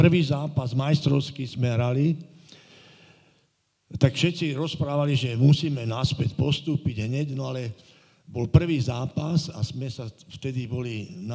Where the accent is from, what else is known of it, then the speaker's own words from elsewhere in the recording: Považská Bystrica, Trenčín Region, Slovakia; Ja som z Považskej Bystrice